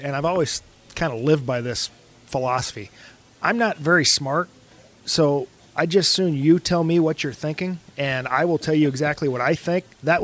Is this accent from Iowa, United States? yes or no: yes; Sioux Center, Iowa, United States; Yeah, I grew up in Sioux Center.